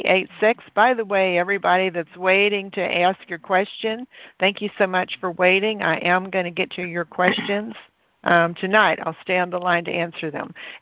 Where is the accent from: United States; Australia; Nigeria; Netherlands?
United States; Texas; now in Panama; I'm from Texas, I had real estate investments in Texas.